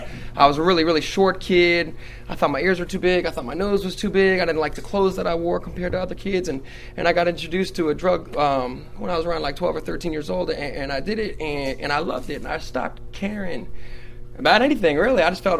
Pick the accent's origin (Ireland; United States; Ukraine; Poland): United States; Rockville, Maryland; I'm from the Montgomery area, and I grew up in Rockville.